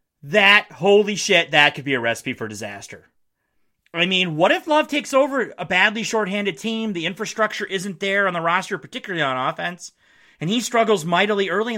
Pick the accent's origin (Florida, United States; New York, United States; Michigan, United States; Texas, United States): Michigan, United States; Marquette; I'm from the UP. I'm from Marquette, Michigan.